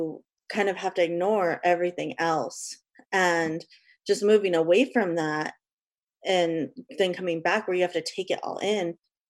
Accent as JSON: {"language": "English", "town": "Ventura", "region": "California", "country": "United States", "tie": "born or raised there", "also_born_or_lived": "San Gabriel Valley", "said": "No, I grew up in San Gabriel Valley and Ventura County. So, I mean, we lived in San Gabriel Valley for a little bit when I was a kid, and then we moved to Ventura, I don't know, when I was still in elementary school."}